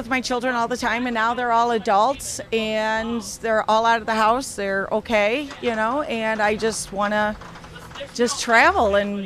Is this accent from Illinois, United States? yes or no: yes; Illinois, United States; so I'm from Illinois, so west of Illinois, we have actually a lot of BLM land